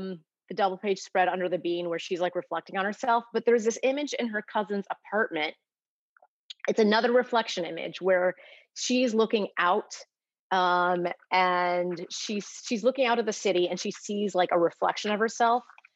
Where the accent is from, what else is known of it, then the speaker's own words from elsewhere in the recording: Chicago, Illinois, United States; Well, the bean, so Chicago's my hometown, so it was nice to be able to have that little piece in there.